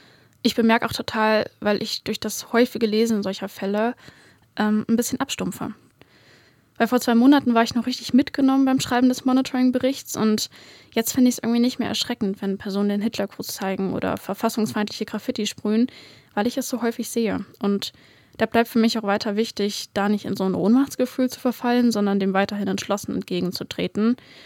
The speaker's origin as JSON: {"language": "German", "region": "Hesse", "country": "Germany", "said": "Ja, ich komme aus Nordhessen"}